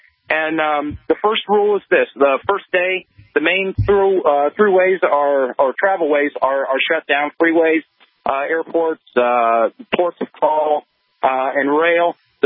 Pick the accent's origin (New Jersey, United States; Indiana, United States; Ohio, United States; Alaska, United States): Ohio, United States; I'm a hillbilly from Ohio.